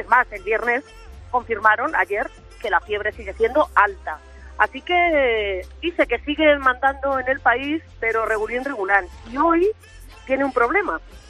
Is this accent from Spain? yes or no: no; United Kingdom; Spanish is a second language; Somos británicos, ¿qué le vamos a hacer?